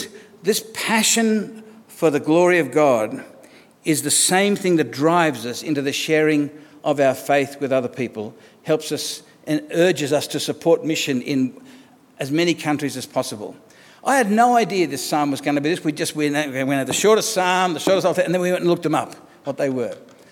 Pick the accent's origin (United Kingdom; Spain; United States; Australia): Australia; I'm an Australian who happens to be a Christian, whereas it's got to be the other way around. I'm a Christian who happens to be Australian.